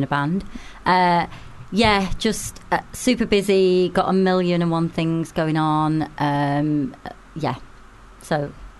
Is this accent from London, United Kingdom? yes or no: no; Manchester, North West England, United Kingdom; I am from Manchester, so this is what happens when I mention the word sun.